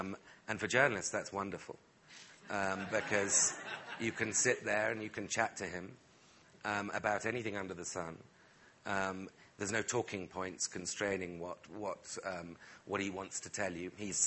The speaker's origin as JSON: {"language": "English", "country": "United Kingdom", "said": "the Financial Times circulation in the United States is larger than it is in Britain, in my home country."}